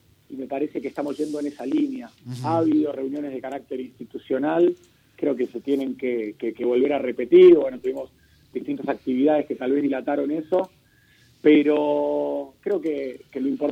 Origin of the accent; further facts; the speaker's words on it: Lomas de Zamora, Buenos Aires Province, Argentina; porque para los que somos de Lomas pasamos y por Lanús